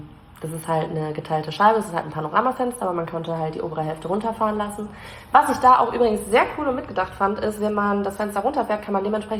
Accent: Reckenfeld, North Rhine-Westphalia, Germany; ich wohne in Rheine. Weil man sagt erstmal nur Münster, weil sonst irgendwie fühlt niemand quer aus Deutschland mit den Orten hier. Da brauche ich nicht sagen, ich komme aus Reckenfeld zum Beispiel.

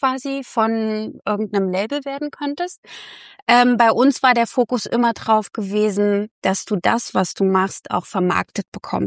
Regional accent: Halle, Saxony-Anhalt, Germany; Weil ich komme, wie gesagt, aus Halle

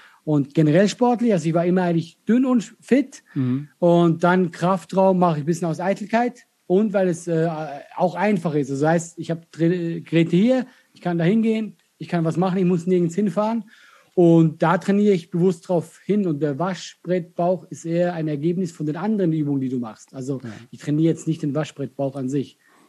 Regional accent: Switzerland; first language Swiss German; moved away as an adult; ich bin in der Schweiz groß geworden, bis 20. Ist meine Muttersprache. Ich rede mit meiner Familie Schweizerdeutsch.

